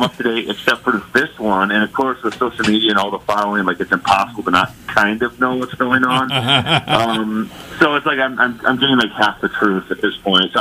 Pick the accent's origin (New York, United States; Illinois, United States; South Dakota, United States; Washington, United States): South Dakota, United States; And I think the nice part for me was when I came from South Dakota, small school, and had a great opportunity.